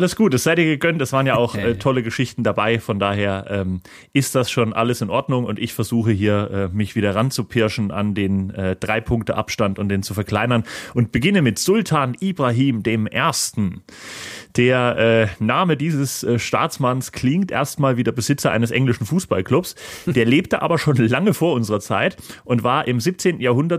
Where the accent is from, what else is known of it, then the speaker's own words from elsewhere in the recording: East Germany, Germany; ich als Ostdeutscher habe natürlich nur Männer genommen, damit ich nicht gendern muss.